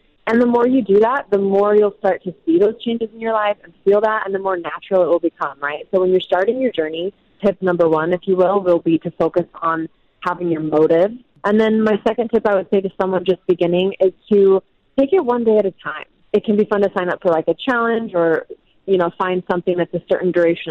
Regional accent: Utah, United States; But I'm being from Utah. I'm an avid hiker.

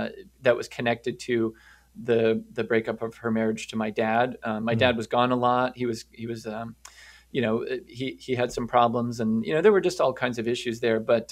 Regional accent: Plattsburgh, New York, United States; born there; Well, I was born in Plattsburgh, New York, way, way up in the North country, not too far from Canada

